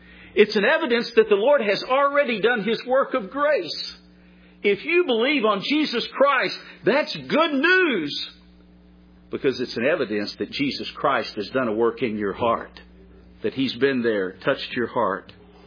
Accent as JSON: {"language": "English", "region": "Texas", "country": "United States", "tie": "born or raised there", "said": "I grew up in West Texas, and one thing about West Texas that it's famous for is the wind and the sand."}